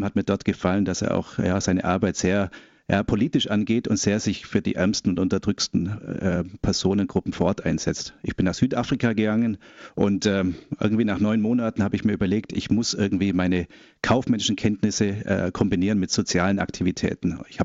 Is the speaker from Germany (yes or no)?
yes; Buxheim, Bavaria, Germany; ich war in meiner Heimatgemeinde in der Pfarrei in Buxheim bei Memmingen